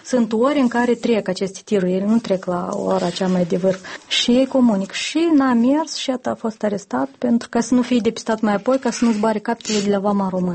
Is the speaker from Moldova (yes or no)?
yes; Hîncești, Hîncești District, Moldova; sunt din Hâncești și atunci când merg o dată, de două ori pe lună acasă, merg printr-un sat imediat apropiat de vama Leușeni.